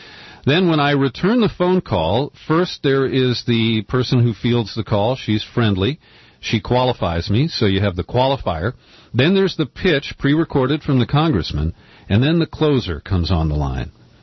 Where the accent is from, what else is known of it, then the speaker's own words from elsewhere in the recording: Cincinnati, Ohio, United States; now in San Rafael, United States; I'm from Ohio.